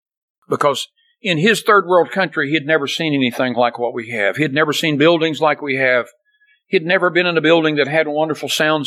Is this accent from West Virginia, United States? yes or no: yes; Crab Orchard, West Virginia, United States; I came from Poduck Holler, West Virginia, known as Crab Orchard, West Virginia. I literally grew up in several different hollers in the hills of West Virginia.